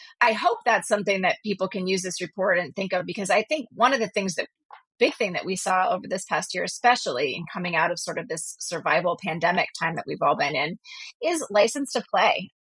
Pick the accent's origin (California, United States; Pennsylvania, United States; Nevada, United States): Pennsylvania, United States; Pittsburgh; And I'm from Pittsburgh and I let it happen. So there's a little east-west part of the state thing happening.